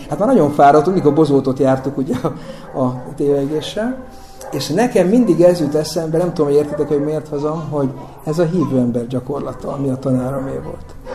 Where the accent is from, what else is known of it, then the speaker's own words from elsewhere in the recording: Eger, Heves, Hungary; Én egri gyerek vagyok, azt mondtam is nektek, a Bükk mellett nőttem fel